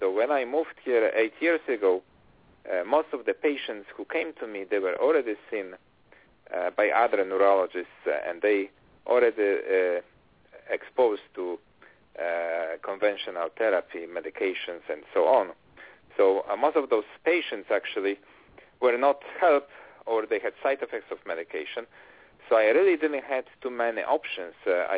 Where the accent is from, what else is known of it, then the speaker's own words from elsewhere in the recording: Poland; English is a second language; moved away as an adult; also born or lived in Germany / Italy; now in United States; I'm from Europe, specifically from Poland. And before I came to this country 25 years ago, I used to work for different universities in Germany, Italy, and Poland.